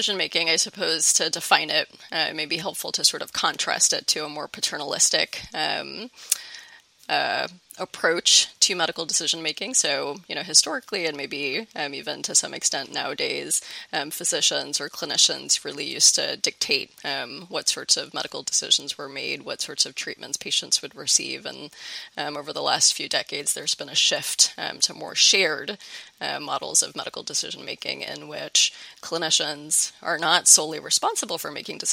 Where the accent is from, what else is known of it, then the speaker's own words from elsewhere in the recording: India; now in United States; I was born in India and I spent most of my childhood there.